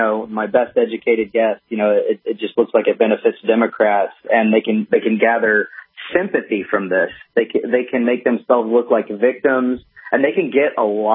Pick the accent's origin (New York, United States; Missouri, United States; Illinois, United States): Missouri, United States; You see, I'm from Missouri.